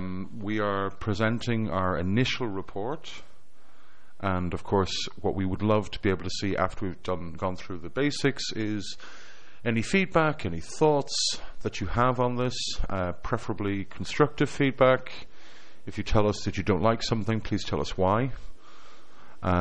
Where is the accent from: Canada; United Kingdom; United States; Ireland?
Ireland; accent: Irish; If I'm speaking far too quickly with my charming Irish accent and you can't understand a word I'm saying, please do let me know.